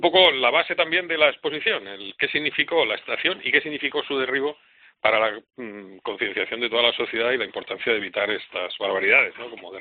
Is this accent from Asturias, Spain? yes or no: yes; Mieres, Asturias, Spain; yo, que soy de Mieres y soy neutral en esta polémica